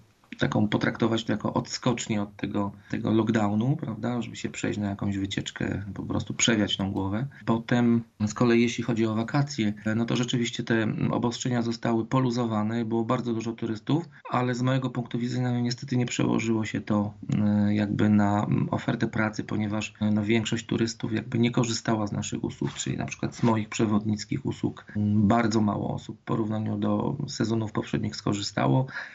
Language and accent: Polish; Lesser Poland, Poland; bo moja rodzina stąd pochodzi, także jestem rodowitym góralem.